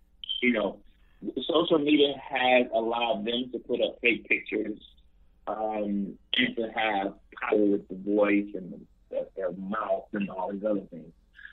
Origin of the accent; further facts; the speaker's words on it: the South, United States; born there; I was born in the South and I'm a 70s baby.